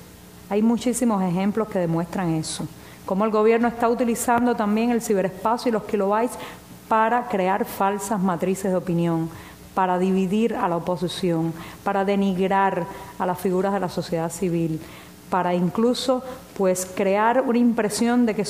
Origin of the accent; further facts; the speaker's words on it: Cuba; No dejemos que la propaganda oficial nos separe, no dejemos que el discurso del poder nos enfrente como cubanos